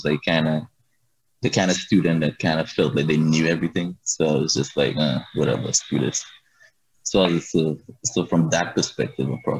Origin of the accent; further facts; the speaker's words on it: Grenada; In Grenada.